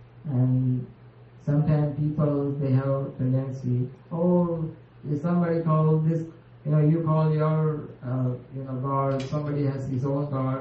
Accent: Gujarat, India; Well, I'm also coming from Gujarat.

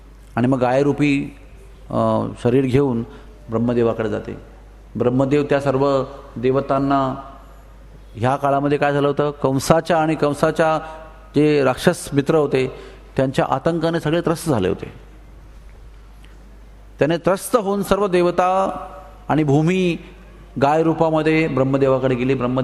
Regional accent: Udupi, Karnataka, India; माझा उडपी माझं गाव आहे

